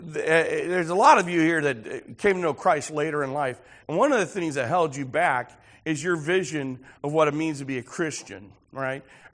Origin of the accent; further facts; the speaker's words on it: Ireland; Now, I'm Irish. I love harps.